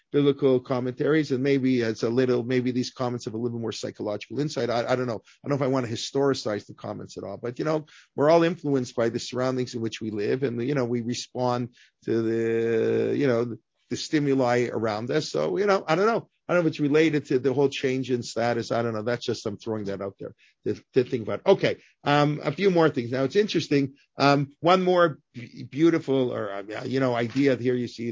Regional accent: Canada; He's going to be in, I would say, as a Canadian, he'll be in Ottawa.

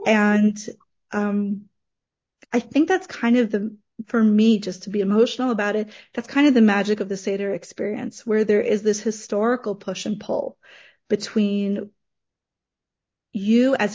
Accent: New York, United States; My parents, when I first started doing this research, we're from New York, and in New York, there's just like all these like discount stores

